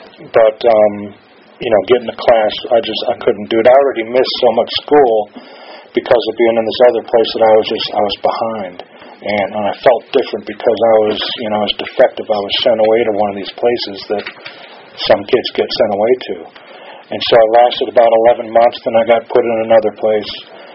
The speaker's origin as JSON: {"language": "English", "town": "Chicago", "region": "Illinois", "country": "United States", "tie": "born or raised there", "said": "I grew up in Chicago."}